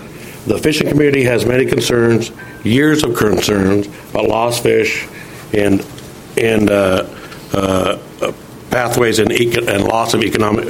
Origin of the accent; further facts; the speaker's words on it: Yakima, Washington, United States; I'm here from Yakima.